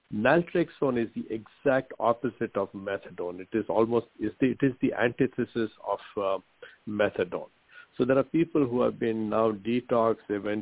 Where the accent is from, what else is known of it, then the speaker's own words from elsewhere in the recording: India; it's like asking me to give up Indian food. I'm from India.